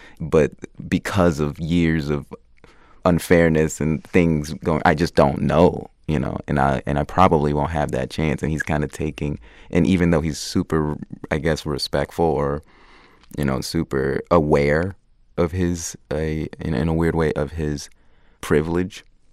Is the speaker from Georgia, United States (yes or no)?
yes; Stone Mountain, Georgia, United States; I grew up in a suburb called Stone Mountain. Yeah, it's up like east of Atlanta.